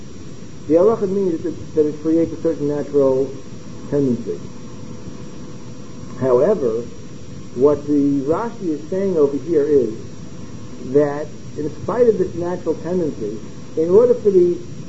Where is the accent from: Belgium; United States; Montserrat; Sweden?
Belgium; Because now I'm from Belgium. I wish that God had chosen the Belgian people.